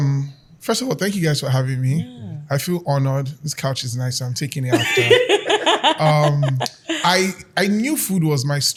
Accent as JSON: {"language": "English", "country": "Nigeria", "said": "I knew that I had a responsibility as a Nigerian culinary innovator, artist to tell a Nigerian food story through my food."}